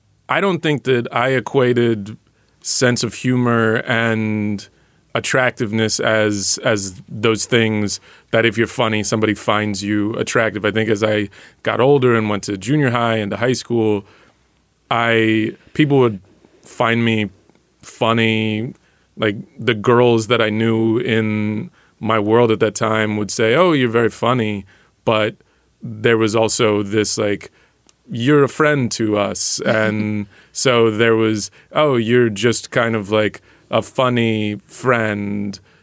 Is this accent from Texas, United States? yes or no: yes; Dallas, Texas, United States; And what was weird was I grew up in Dallas, and so there's a Dallas Jack and Jill chapter